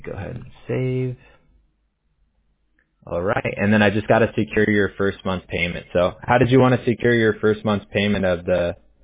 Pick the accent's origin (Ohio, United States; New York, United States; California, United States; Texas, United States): California, United States; Huntington Beach; I grew up in Huntington Beach, so I'm very much like beach guy.